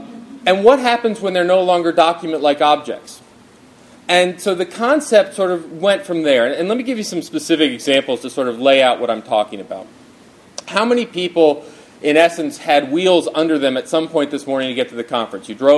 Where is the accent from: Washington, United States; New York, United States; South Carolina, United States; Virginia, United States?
New York, United States; Syracuse; I'm from Syracuse and Syracuse University, where we've had our first snowfall.